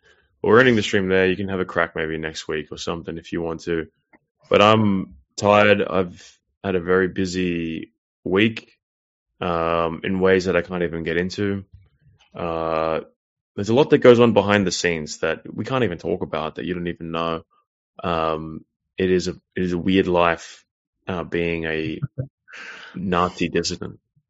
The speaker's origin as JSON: {"language": "English", "town": "Sydney", "region": "New South Wales", "country": "Australia", "tie": "born or raised there", "said": "I grew up in Sydney."}